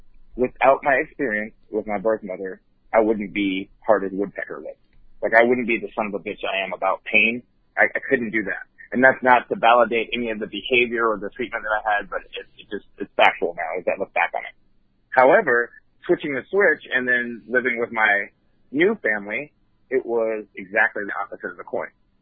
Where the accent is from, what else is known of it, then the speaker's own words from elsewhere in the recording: Dayton, Ohio, United States; born there; I was born in Dayton, Ohio, on Wright-Patterson Air Force Base.